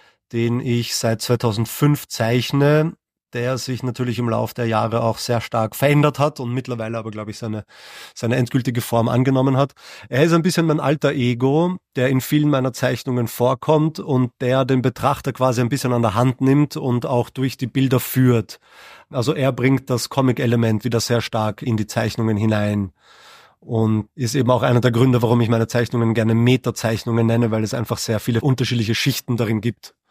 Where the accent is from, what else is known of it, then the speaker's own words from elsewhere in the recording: Vienna, Austria; born there; Ich bin in Wien geboren, bin aber Deutscher und Belgier